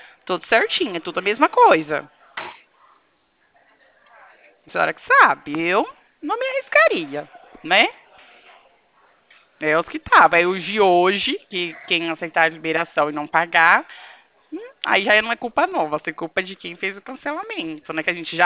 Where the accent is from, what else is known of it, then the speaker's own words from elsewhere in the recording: Presidente Prudente, São Paulo, Brazil; eu sou aqui de Presidente Prudente